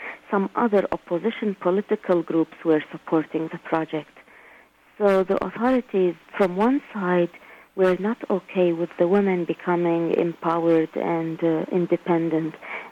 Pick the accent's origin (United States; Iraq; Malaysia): Iraq; Baghdad, Baghdad Governorate; moved away as an adult; I was born in Baghdad, and I lived most of my life in Baghdad. Most of my education I got in Baghdad. I worked as an architect there. Then I obtained my master's in Baghdad.